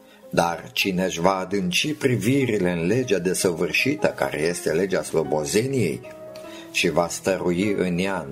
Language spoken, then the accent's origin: Romanian; Romania; Eu sunt român, deci sunt creștin.